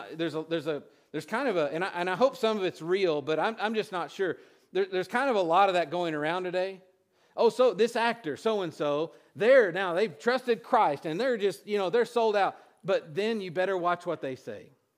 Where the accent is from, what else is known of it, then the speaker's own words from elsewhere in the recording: Texas, United States; And I'm from Texas, so listen, if you eat guacamole, here's what makes guacamole, salt.